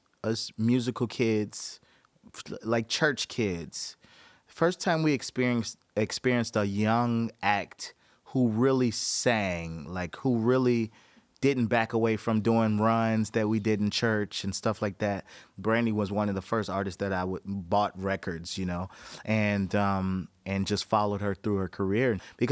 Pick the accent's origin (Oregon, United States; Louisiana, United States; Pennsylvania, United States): Louisiana, United States; New Orleans; I always was proud to say that I was from New Orleans